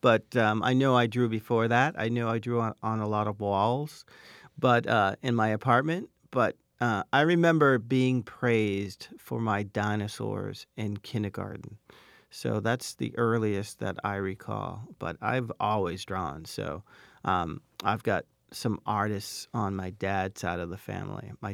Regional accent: Boston, Massachusetts, United States; We're both from Boston, both big Red Sox fans.

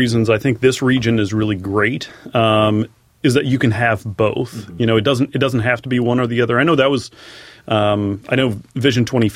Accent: Cincinnati, Ohio, United States; now in Covington, United States; I grew up in Cincinnati. I've been living in Covington now for about 7.5 years.

